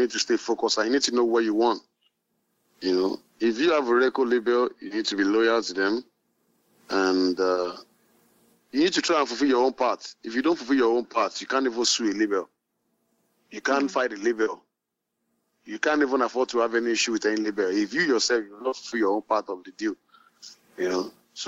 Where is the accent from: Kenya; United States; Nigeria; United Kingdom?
Nigeria; Kogi; also born or lived in Kwara State / Niger State / Abuja / Lagos; I grew up everywhere, you know, but majorly in Kogi, you know. There was my mom, and then always in Ilorin, then later to Niger State with my uncle. And from there, I went to Abuja. From Abuja, I run into Lagos.